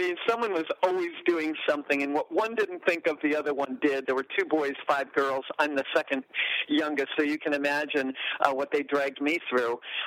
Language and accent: English; Wisconsin, United States; Growing up in Wisconsin, it was a farm area.